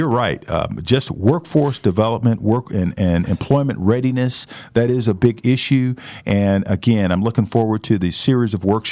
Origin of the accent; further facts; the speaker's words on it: St. Louis, Missouri, United States; You know, I grew up in St. Louis, And as a kid, I think I always did have an entrepreneurial spirit.